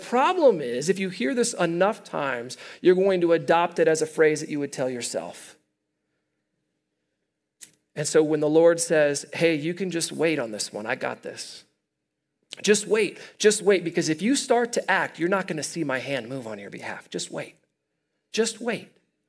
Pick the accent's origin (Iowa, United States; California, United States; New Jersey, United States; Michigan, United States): Iowa, United States; also born or lived in Kansas City; I'm from the Midwest, and in the Midwest, originally from Iowa, we moved out here from Kansas City.